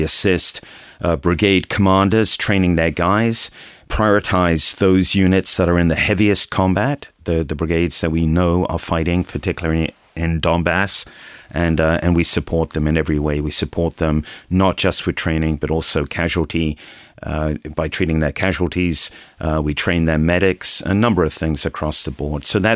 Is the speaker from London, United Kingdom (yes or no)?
yes; London, United Kingdom; Yeah, so central London, Kensington is where I spend most of my time in London. I went to University of London.